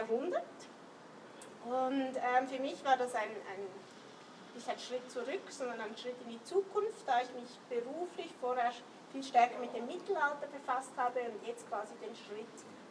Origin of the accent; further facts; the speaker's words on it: Zurich, Switzerland; Den Begriff Heimat als Zürcherin würde man mir das nicht so abnehmen, denke ich.